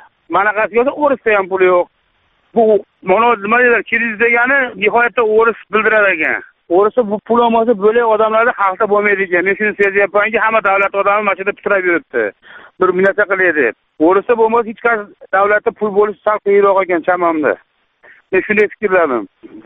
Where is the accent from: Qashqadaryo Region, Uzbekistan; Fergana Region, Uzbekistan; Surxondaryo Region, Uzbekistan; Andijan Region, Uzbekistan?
Andijan Region, Uzbekistan; Asaka; Men o'zim Andijondanman. Andijon asakasidaman